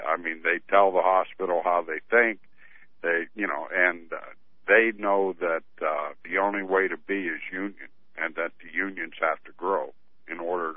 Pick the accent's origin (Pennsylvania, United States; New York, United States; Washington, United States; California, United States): Pennsylvania, United States; Pittsburgh; I'm from Pittsburgh.